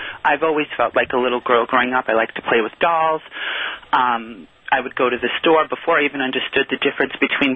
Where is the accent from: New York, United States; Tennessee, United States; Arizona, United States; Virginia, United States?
New York, United States; Brooklyn; I grew up in Brooklyn. My father was a Marine. My mother, you know, was a stay-at-home mom.